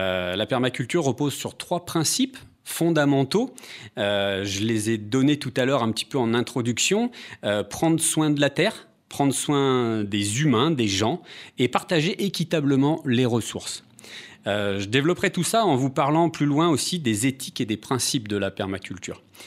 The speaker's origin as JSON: {"language": "French", "town": "Villefranche", "country": "France", "tie": "born there", "moved": "as an adult", "said": "Je suis né à Villefranche dans les années 70."}